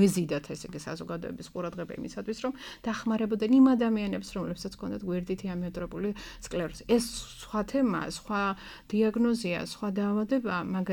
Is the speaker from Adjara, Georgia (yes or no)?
yes; Batumi, Adjara, Georgia; აი თქვენ ალბათ ყველანი ბათუმელები ვართ